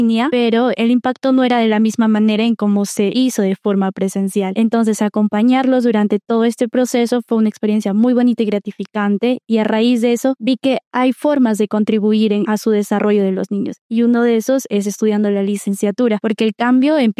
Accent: Huánuco, Peru; yo soy de Perú, vengo de Huánuco.

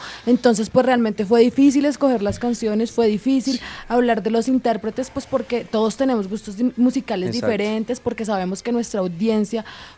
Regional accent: Colombia; porque habían ciertas canciones que yo creo que nos identifican como colombianos.

